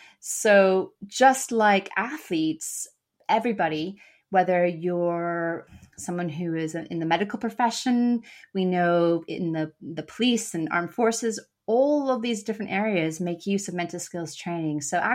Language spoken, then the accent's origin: English; Canada; now in United Kingdom; My home country of Canada, I now live and work in the United Kingdom.